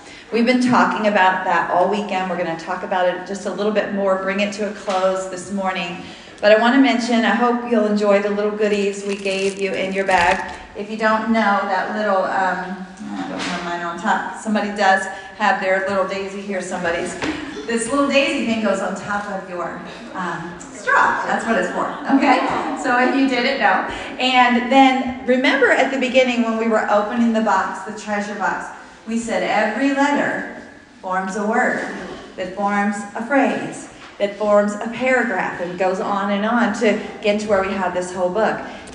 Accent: Newport News, Virginia, United States; I grew up in Newport News, Virginia, and I went off to college, to a Christian college in Ohio, in Cincinnati.

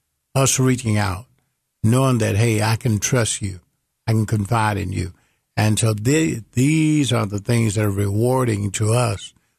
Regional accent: Memphis, Tennessee, United States; We grew up in South Memphis, where my church is. There were 10 of us. We had a two-room. We lived in two-room.

